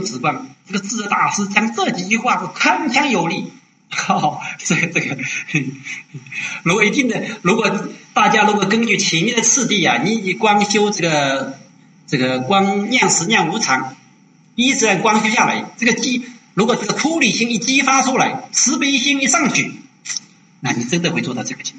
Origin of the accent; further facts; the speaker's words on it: Wenzhou, Zhejiang, China; accent: Wenzhou; 我们温州话所讲的是崩了亭啊。